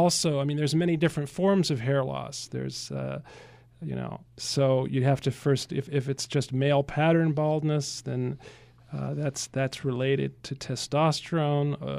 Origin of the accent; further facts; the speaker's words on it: Geneva, Switzerland; my best childhood friend from Switzerland, I grew up in Geneva, Switzerland